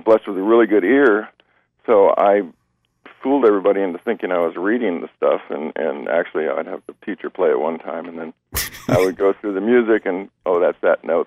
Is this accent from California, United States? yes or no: yes; California, United States; We were forever called a Southern band, our stock answer was, well, we're from Southern California.